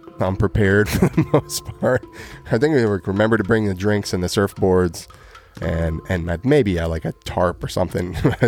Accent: St. Croix, U.S. Virgin Islands; I was born in St. Croix, Christmas baby. Definitely my brother and my sister, they say it was ruined that year. I remember growing up with graveyards in the front yard of my parents' yard.

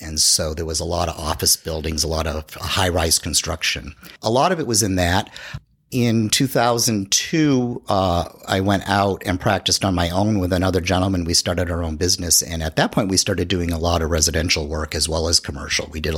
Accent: Amesbury, Massachusetts, United States; also born or lived in Rhode Island; now in Florida, United States; I was born and raised in Amesbury, Massachusetts, which is a small town north of Boston. And I lived in New England. I went to college there in Rhode Island.

